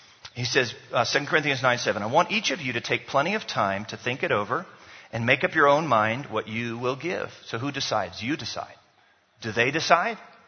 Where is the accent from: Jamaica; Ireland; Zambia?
Zambia; We're from Zambia. We live in the most generous nation on planet Earth. We're a donor nation.